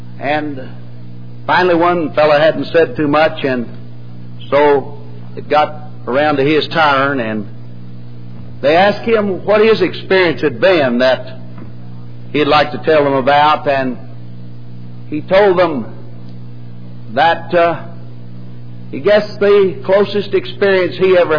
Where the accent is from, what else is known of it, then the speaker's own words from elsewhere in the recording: Texas, United States; I'm from Texas, and that's two strikes against you when you get up this country